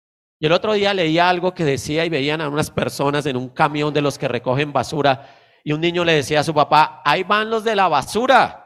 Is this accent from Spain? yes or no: no; Colombia; Pero también tenemos que ser responsables como ciudadanos colombianos. ¿Sabía que nosotros debemos ser responsables en nuestro país?